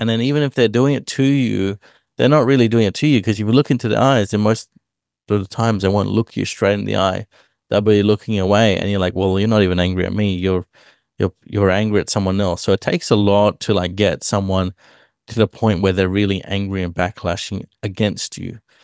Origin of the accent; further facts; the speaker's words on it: India; being Indian's awesome. Like, freaking, we're really cool. We know how to cook curry.